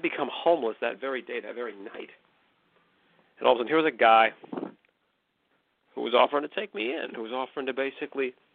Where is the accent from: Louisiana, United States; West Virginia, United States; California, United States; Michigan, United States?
California, United States; McKinleyville; Once again, I was in my hometown of McKinleyville.